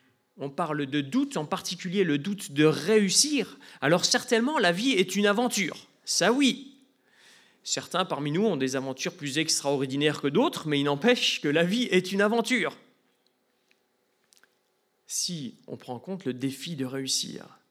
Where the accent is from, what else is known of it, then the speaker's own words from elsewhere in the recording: Lille, Hauts-de-France, France; je viens de Lille, en France.